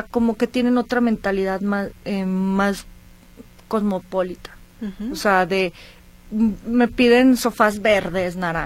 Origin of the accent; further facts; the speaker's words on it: León, Guanajuato, Mexico; born there; Me gustaría tener otra en donde nací con mi familia en León, Guanajuato.